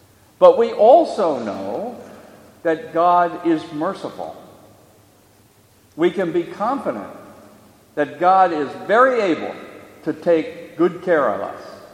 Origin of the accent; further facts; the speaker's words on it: Bethesda, Maryland, United States; When I was growing up in Bethesda, my family consisted of my mother and father and my brother and sister and I.